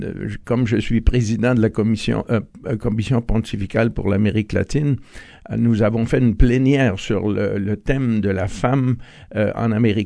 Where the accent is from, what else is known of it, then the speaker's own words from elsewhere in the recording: Canada; Comme vous le savez, je suis canadien.